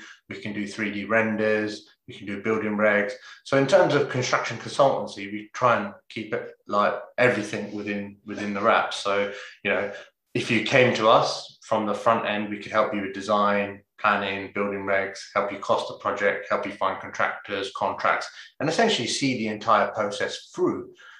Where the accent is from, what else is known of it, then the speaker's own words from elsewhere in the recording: Bedford, East of England, United Kingdom; so I'm from Bedford originally, same as you guys, born and bred, Queen's Park.